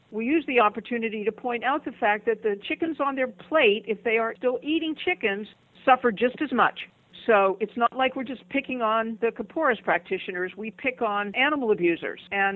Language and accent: English; Altoona, Pennsylvania, United States; I went to the Methodist church that was on the corner of the street I grew up on in Altoona, Pennsylvania, because it was on the corner.